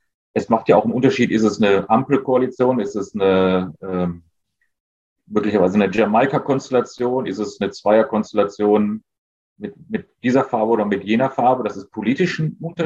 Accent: Essen, North Rhine-Westphalia, Germany; als Essener freue ich mich natürlich, dass die Uni Duisburg-Essen mich eingeladen hat.

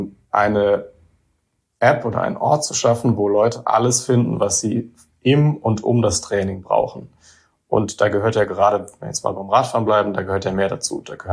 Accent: Heidelberg, Baden-Württemberg, Germany; Also ich bin selber auch kein Saarländer. Ich bin jetzt, ich komme aus der Nähe von Heidelberg ursprünglich.

